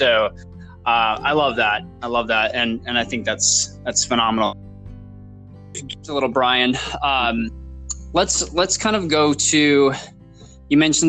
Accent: Salt Lake City, Utah, United States; I grew up in Salt Lake City, Utah, and, it's very heavily populated, obviously.

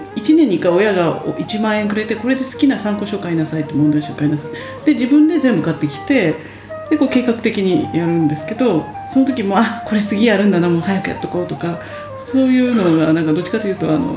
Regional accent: Kawasaki, Kanagawa, Japan; そのまま地元の川崎の中学、川崎の高校に行きました

